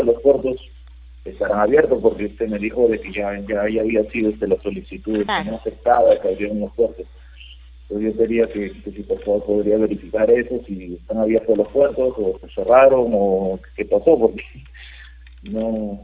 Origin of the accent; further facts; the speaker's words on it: San Martín de Porres, Lima, Peru; No, soy de San Martín de Porres.